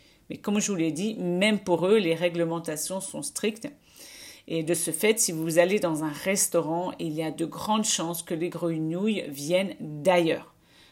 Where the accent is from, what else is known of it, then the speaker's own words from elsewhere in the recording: eastern France, France; Je viens de l'est de la France et ce n'est pas le genre de plat qu'on prépare dans ma région. On est près de la Suisse, il fait très froid